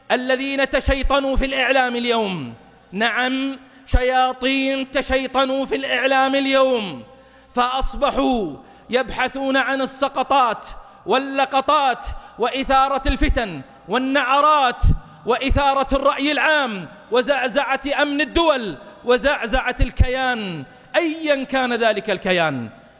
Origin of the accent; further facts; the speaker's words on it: Saudi Arabia; بلادنا المملكة العربية السعودية